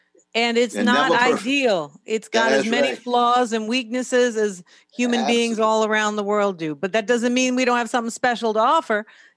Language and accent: English; New York, United States; Chicago, you know, I'm a New Yorker, so I'm biased.